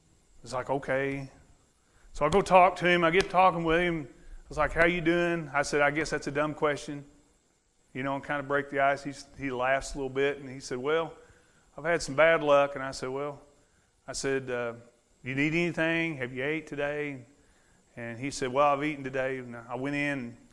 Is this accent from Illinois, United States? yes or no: yes; Alto Pass, Illinois, United States; I grew up in Alto Pass.